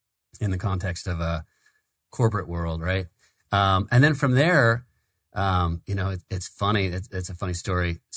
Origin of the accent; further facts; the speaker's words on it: Vacaville, California, United States; So I grew up in Vacaville, California.